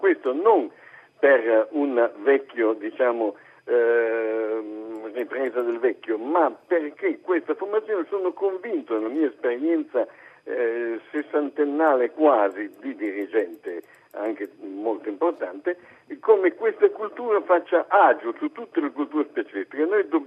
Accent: Turin, Piedmont, Italy; now in Castellabate, Italy; Sono torinese al sud.

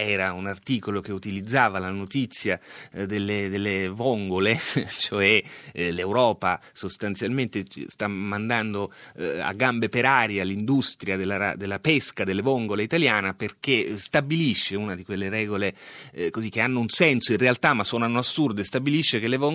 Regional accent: Sicily, Italy; io l'ho sperimentato da siciliano questa cosa, la conosco bene

